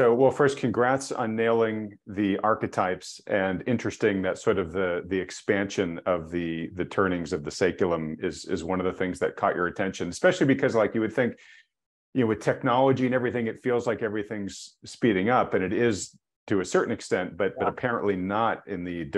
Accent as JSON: {"language": "English", "region": "New England", "country": "United States", "tie": "born or raised there", "said": "so I grew up in New England, and there was something called a bedboard"}